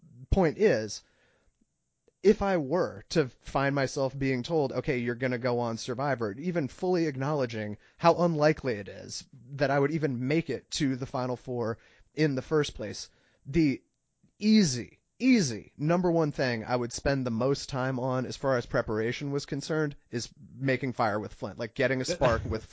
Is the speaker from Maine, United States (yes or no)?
yes; Maine, United States; But as you know, Dom, I grew up in Maine. I grew up with a wood stove.